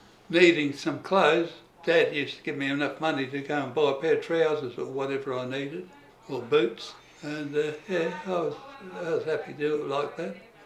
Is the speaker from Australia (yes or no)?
yes; Mount Barker, South Australia, Australia; born there; Well, I was born in Mount Barker in South Australia.